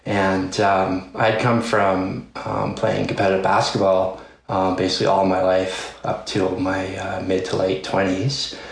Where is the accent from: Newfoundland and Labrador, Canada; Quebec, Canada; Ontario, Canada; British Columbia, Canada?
Newfoundland and Labrador, Canada; moved away; also born or lived in Alberta; So I grew up in Newfoundland, where the mountain biking scene was very late to blossom.